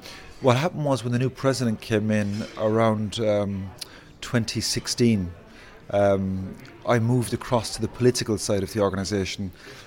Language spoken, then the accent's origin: English; Ireland; which is quite for me as an Irish person, seeing an amateur organisation like the GAA be so professional